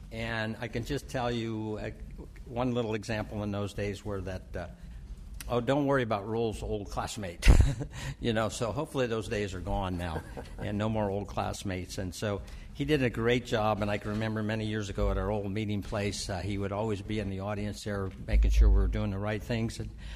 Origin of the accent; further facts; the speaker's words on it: Palo Alto, California, United States; born there; So the good news is I was born in Palo Alto on 1146 on Arascadero Road. My dad had a dairy.